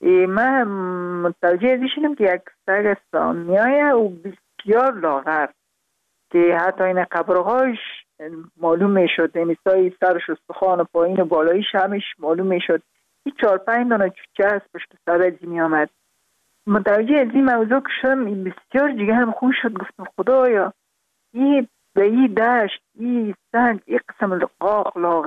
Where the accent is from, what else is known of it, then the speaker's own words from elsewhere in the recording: Parwan, Afghanistan; also born or lived in Kabul; البته در خود شهر کابل به دنیا آمدیم، من از پروان هستم